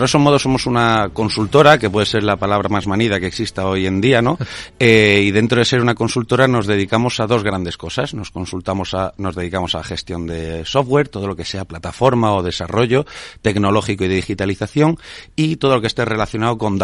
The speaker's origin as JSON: {"language": "Spanish", "region": "Andalusia", "country": "Spain", "said": "yo, por ejemplo, como andaluz, lo puedo comparar con el sector primario"}